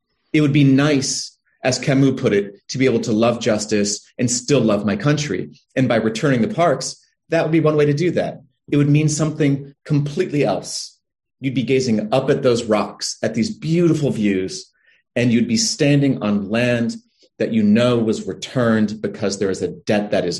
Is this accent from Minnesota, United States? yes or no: yes; Minnesota, United States; in the aftermath of the murder of George Floyd in Minneapolis, in my home state